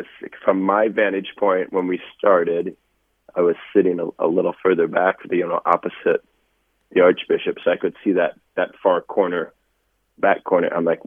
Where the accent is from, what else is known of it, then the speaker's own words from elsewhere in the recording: Minnesota, United States; I grew up in the Winona diocese.